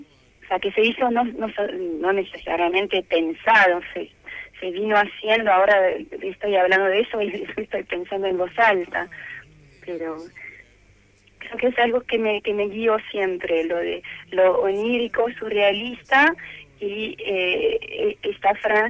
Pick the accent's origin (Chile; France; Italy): France; Spanish is a second language; now in Argentina; Entonces tenía como ya una interrogación acerca de quién era yo como francesa. Yo no me defino como francesa. Capaz ahora me defino como francesa por vivir en Argentina